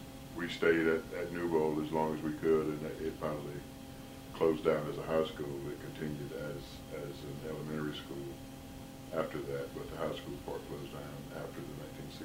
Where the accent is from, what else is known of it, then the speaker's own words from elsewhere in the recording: Lincoln, United States; I grew up right here in Lincoln, in Lincoln County. As a matter of fact, I grew up about a mile from here.